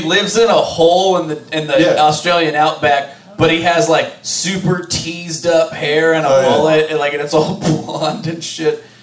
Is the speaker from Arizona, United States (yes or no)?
yes; Arizona, United States; Sorry, I'm from Arizona. That's how we talk.